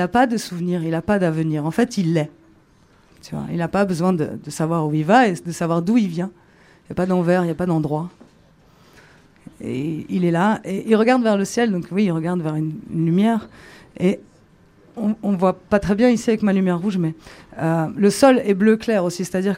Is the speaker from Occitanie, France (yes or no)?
no; Charleville, Grand Est, France; parce que je viens de Charleville